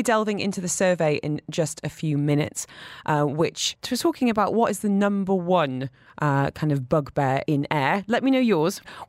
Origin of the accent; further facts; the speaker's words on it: England, United Kingdom; because I'm English